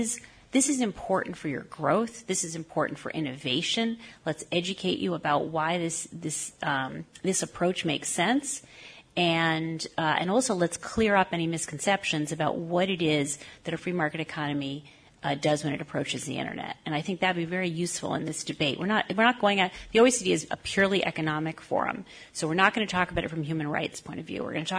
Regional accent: New York, United States; I'm from New York, so I speak quickly.

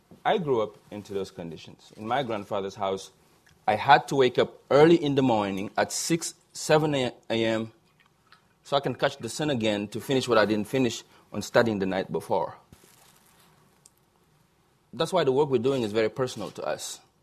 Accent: Senegal; I bring you the greetings from the people of Senegal. I just landed this morning from my home country.

